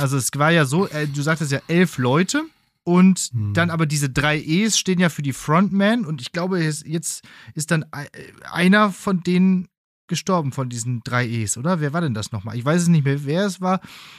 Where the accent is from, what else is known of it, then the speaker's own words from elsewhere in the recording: Bottrop, North Rhine-Westphalia, Germany; also ich komme ja aus Bottrop ursprünglich, die Stadt übrigens, in der Martin jetzt wohnt.